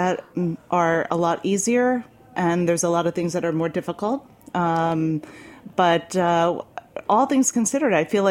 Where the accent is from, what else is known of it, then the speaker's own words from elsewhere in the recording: Rumson, New Jersey, United States; I'm actually from Rumson, New Jersey, which is in Monmouth County.